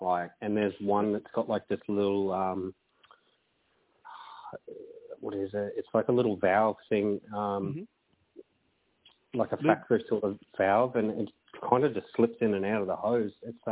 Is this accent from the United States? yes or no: no; Queensland, Australia; I'm a Queenslander, fucking public holiday.